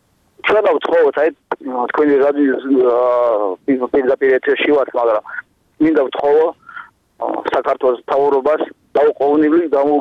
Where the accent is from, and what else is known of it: Kakheti, Georgia; born or raised there